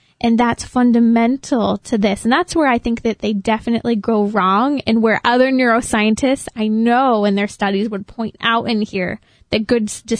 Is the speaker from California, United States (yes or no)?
yes; Lake Arrowhead, California, United States; I grew up in Lake Arrowhead.